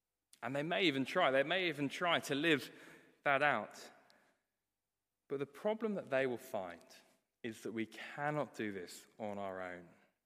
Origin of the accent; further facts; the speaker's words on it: England, United Kingdom; And I've found that a bit difficult, actually, as an English cricket fan.